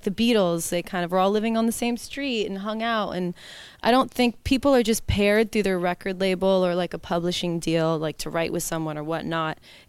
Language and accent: English; California, United States; And by the way, I'm from California, so I was so excited.